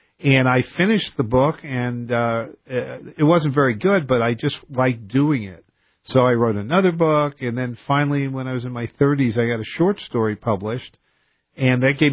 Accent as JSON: {"language": "English", "region": "New York", "country": "United States", "tie": "born or raised there", "also_born_or_lived": "Portland, Oregon", "said": "Yeah, I grew up in New York, but I lived in Portland, Oregon for..."}